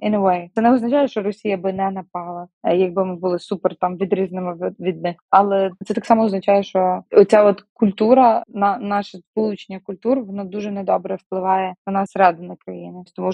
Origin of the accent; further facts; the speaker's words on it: Lviv, Lviv Oblast, Ukraine; Я зі Львова, знаєте?